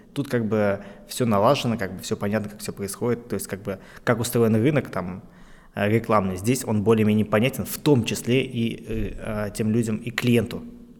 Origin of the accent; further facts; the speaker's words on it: Kazan, Tatarstan, Russia; И как бы, а я вот, ну, родом из Казани.